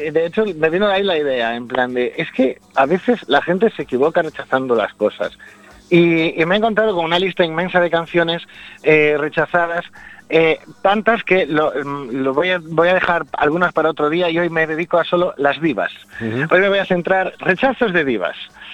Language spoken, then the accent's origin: Spanish; Lugo, Galicia, Spain; yo que además soy de Lugo, los carnavales han sido muy, muy raros.